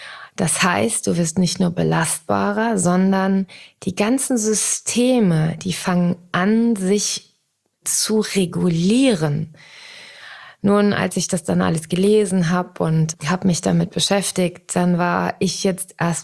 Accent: Hesse, Germany; bei uns in Hessen sagt man auch mal Butter bei die Fische, ne?

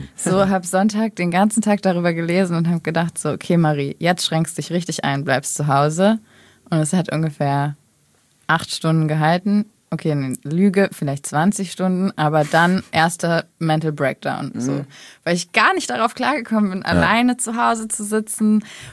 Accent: Brilon, North Rhine-Westphalia, Germany; Aus Nordrhein-Westfalen, aus Brilon heißt das.

